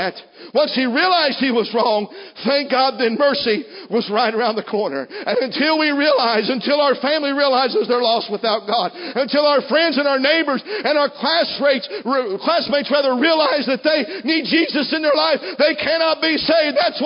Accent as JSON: {"language": "English", "region": "Ohio", "country": "United States", "said": "I'm not here because I'm from Southern Ohio."}